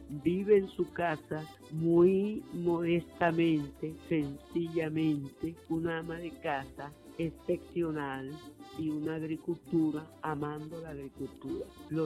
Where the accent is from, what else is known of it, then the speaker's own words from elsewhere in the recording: Campoma, Sucre, Venezuela; born there; Yo nací en Campoma, Estado Sucre, el 20 de octubre del año 50.